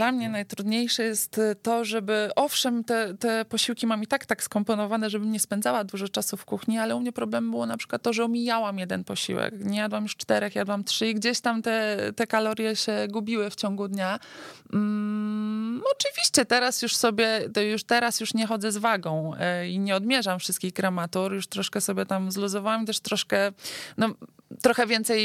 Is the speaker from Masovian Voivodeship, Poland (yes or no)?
yes; Warsaw, Masovian Voivodeship, Poland; mamy dwie, które jesteśmy oboje warszawiakami